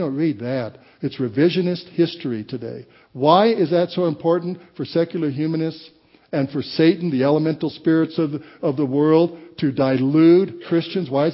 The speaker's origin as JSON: {"language": "English", "region": "Colorado", "country": "United States", "tie": "born or raised there", "said": "I was raised in Colorado when I was young."}